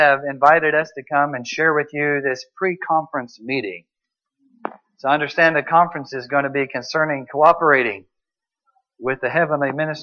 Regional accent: Houston, Texas, United States; I came from Houston, Texas.

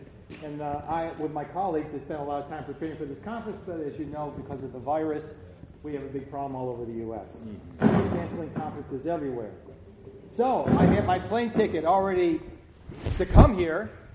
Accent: New York, United States; I'm originally from New York.

